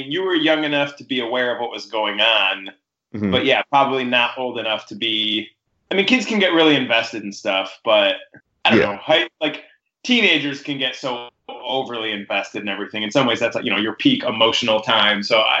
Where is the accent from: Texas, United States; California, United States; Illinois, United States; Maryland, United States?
Illinois, United States; I grew up just outside Chicago, became an Indians fan because they were my T-ball team when I was 6, 7, and 8.